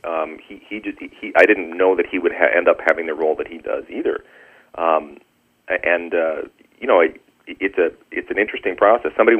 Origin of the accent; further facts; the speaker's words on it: Wisconsin, United States; I'm from Wisconsin, and I spent some time also in Seattle, and we have all of these Scandinavian settlers here from way, way back.